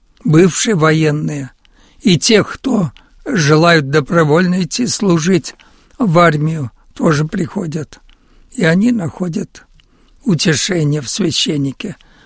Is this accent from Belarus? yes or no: no; Rybinsk, Yaroslavl Oblast, Russia; born there; Да, я родился в Рыбинске.